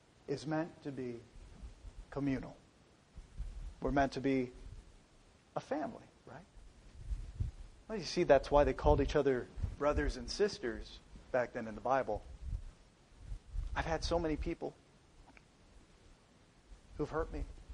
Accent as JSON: {"language": "English", "country": "United States", "tie": "born or raised there", "said": "I'm Native American. I grew up on the reservation."}